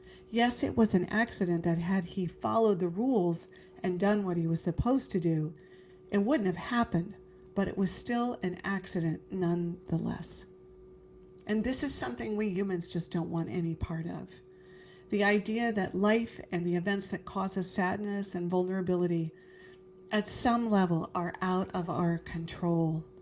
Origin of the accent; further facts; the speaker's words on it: Arizona, United States; Yeah, I grew up in Arizona.